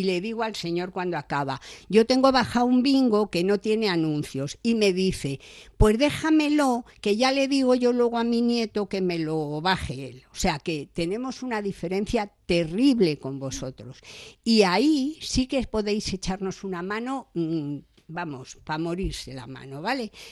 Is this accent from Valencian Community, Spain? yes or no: no; Madrid, Community of Madrid, Spain; Yo soy madrileña, me parece que os lo he dicho, y mi casa en principio está en Madrid. Por tanto, mi familia también. Yo tengo 4 nietos